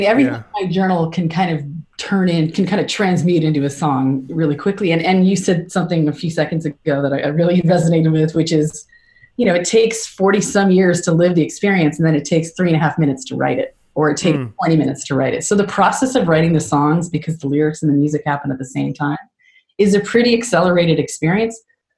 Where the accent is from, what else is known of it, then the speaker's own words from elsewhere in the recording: Canada; because I'm such a Canadian imploder.